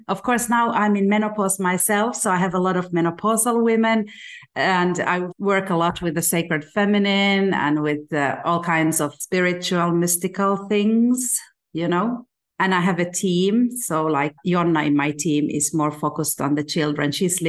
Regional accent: Tanzania; So when I was young, I grew up in Tanzania.

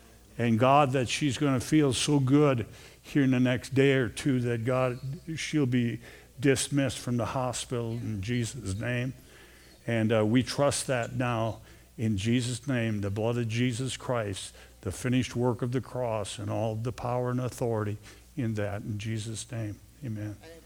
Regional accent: Detroit Lakes, Minnesota, United States; Connie Mosher is a gal that we grew up with in Detroit Lakes area

